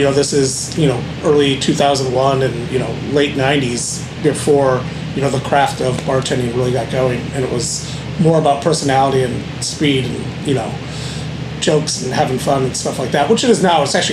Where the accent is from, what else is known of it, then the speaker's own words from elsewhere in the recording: Buffalo, New York, United States; also born or lived in Florida; now in Las Vegas, United States; decided to move to Las Vegas, because when you grow up in Buffalo, you're obsessed with two cities or two states